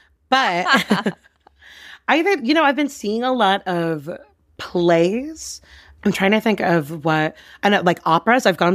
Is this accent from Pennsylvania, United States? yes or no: no; New York, United States; Listener, if you could see me right now, know that I do not look like someone who would have really done well on Long Island.